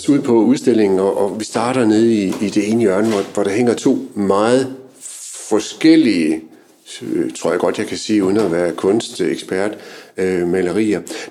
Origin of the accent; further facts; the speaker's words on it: Kolding, Region of Southern Denmark, Denmark; Jeg kommer fra Kolding, der har vi jo Trapholt